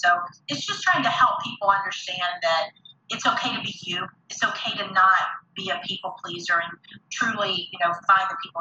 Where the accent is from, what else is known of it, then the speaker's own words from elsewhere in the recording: the South, United States; accent: Southern; there's so many little sound bites that with my little Southern accent would be funny.